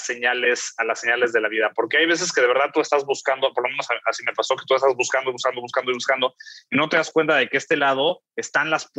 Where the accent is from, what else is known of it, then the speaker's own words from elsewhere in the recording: Mexico; yo soy mexicano